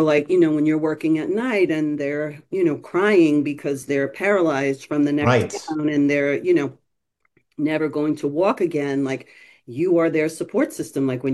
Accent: East Meadow, New York, United States; when I grew up in East Meadow. So I went to East Meadow High

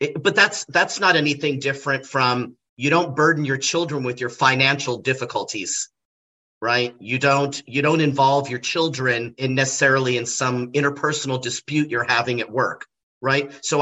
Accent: California, United States; also born or lived in Colorado / Utah / Arizona; I was born and raised in California in Los Angeles County. I spent most of my life in the Southwest. So I spent most of my time in California, Colorado, Utah, and Arizona.

